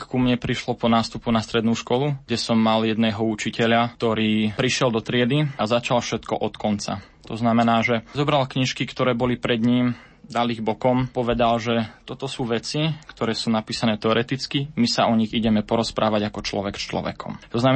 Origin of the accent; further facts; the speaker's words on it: Rimavská Sobota, Banská Bystrica Region, Slovakia; pochádzam z Rimavskej Soboty. To vlastne región na južnom Slovensku, ktorý ja si myslím, že všetkým dosť známy.